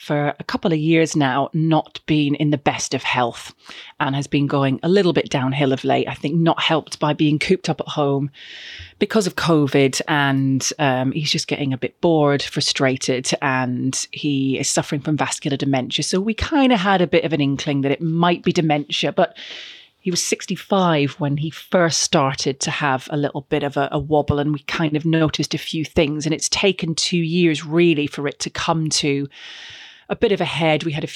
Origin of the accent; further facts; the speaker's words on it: Glasgow, Scotland, United Kingdom; growing up in Scotland and living in and around sort of Glasgow